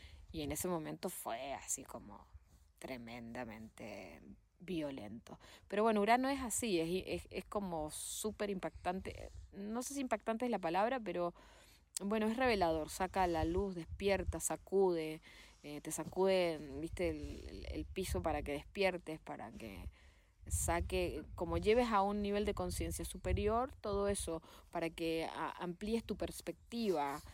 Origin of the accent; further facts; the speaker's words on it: Chile; born there; no nos olvidemos que yo nací en Chile